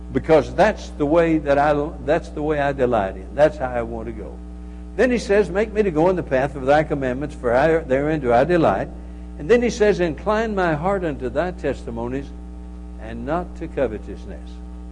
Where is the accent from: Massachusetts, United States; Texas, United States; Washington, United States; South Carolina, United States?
Texas, United States; When I was a kid growing up, we lived out, I grew up in West Texas.